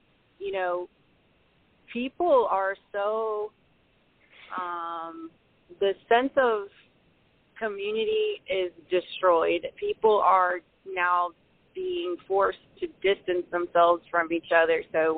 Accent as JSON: {"language": "English", "town": "Atlanta", "region": "Georgia", "country": "United States", "tie": "born or raised there", "moved": "as an adult", "lives_now": "Jacksonville, United States", "said": "I'm actually from the Atlanta area, north of Atlanta, and I lived there till I was 30. And I lived in Gwinnett, so I was on the north side, and I moved to Jacksonville about 5 years ago"}